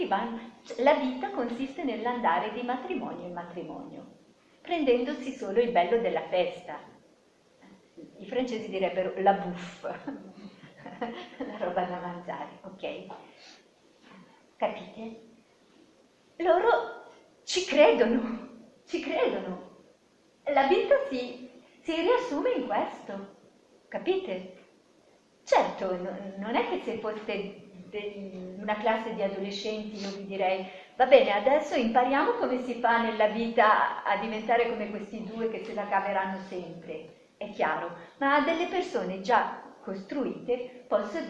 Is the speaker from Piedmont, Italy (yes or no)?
no; Lombardy, Italy; io sono brianzola di origine